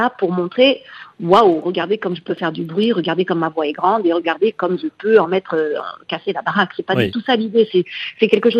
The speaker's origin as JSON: {"language": "French", "country": "France", "said": "Mais en tant que Française, je crois que c'est très difficile."}